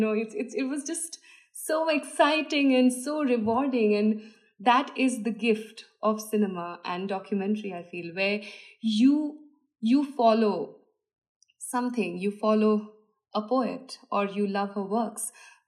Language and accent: English; India; So number one, I was allowed to do it because I am Indian.